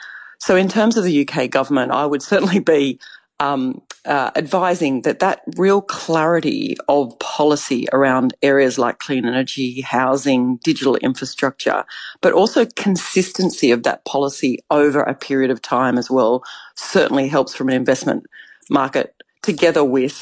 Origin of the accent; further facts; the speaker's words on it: Australia; And certainly as an Aussie, an alignment of culture and language and rule of law.